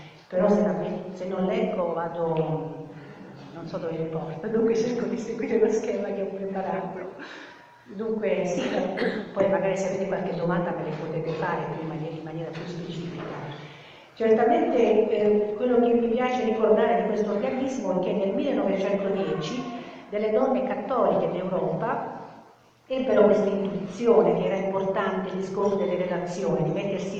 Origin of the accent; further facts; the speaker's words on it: Lazio, Italy; come capite dal mio accento, io vengo dal nord del Regno di Napoli, mi autodefinisco così. La mia provincia è la provincia di Latina.